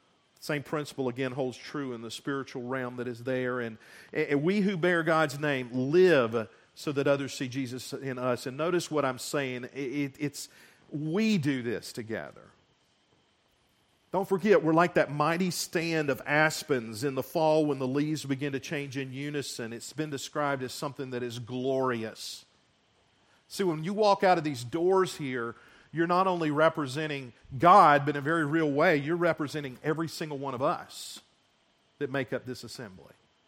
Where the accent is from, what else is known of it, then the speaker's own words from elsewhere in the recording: Seneca, South Carolina, United States; when I was growing up in Seneca, South Carolina, my dad owned a Chevrolet and Buick dealership.